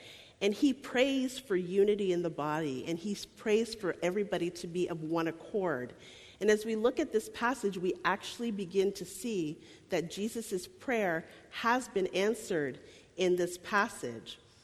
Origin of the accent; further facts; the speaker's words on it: Montreal, Quebec, Canada; I am from Montreal.